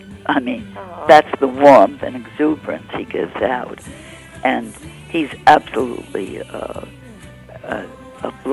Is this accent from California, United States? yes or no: no; Bronx, New York, United States; Oh, yes. I was born in Manhattan, but my parents moved to the Bronx, which was, and still is, suburban.